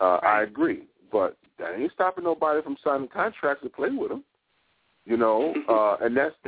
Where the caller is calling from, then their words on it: Washington, District of Columbia, United States; For example, I'm calling you from the Washington, D.C. area, right?